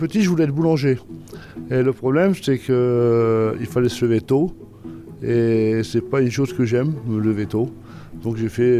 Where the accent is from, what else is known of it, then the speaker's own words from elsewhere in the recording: Hauts-de-France, France; je viens du Nord, j'ai 57 ans.